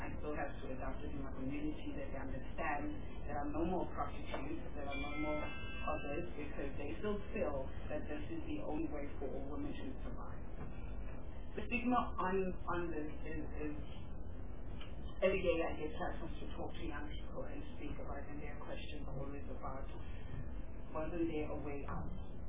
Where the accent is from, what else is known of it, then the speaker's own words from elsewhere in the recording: Cape Town, Western Cape, South Africa; My background does come from an orphan level, which I was removed from the district 6. I grew up in the Sharp Airport, Lake Sharp, Lake End Street, Cape Town, and Eagle Beach.